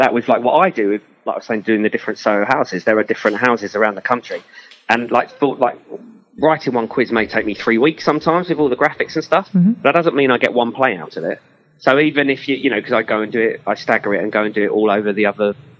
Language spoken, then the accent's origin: English; Enfield, London, United Kingdom; Wales was because I'm from Enfield and everyone always takes the pee out of me because I can't say the word Wales.